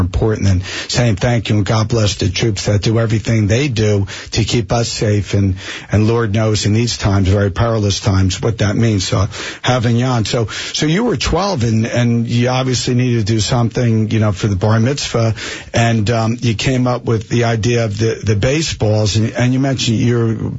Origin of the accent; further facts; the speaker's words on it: Springfield, New Jersey, United States; I grew up in Springfield and right in Union County.